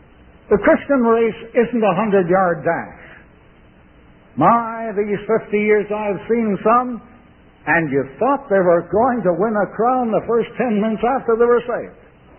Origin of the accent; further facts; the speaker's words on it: Galt, Ontario, Canada; In the athletic club that I was in my hometown of Galt, Canada